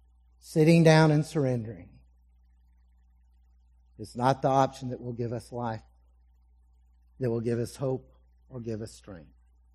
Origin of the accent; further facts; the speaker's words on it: Texas, United States; When he found out I was from Texas, it became cowboy up.